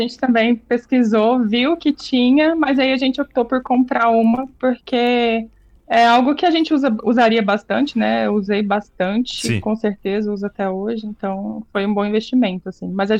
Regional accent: Mato Grosso, Brazil; also born or lived in Goiânia; Eu sou mato-grossense, exato. Sou mato-grossense, morei uns 10 anos em Goiânia antes de... 10 anos em Goiânia, eu resumo, que né? Legal. Eu dei umas andanças, morei no Espírito Santo também, voltei pro Mato Grosso, até vim pra São Paulo, em 2019.

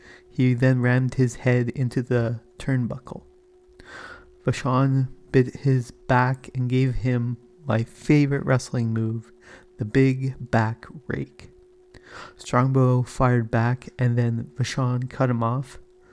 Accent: Canada; Wolfman was announced from the Canadian Yukon, and being Canadian, I found that really hilarious.

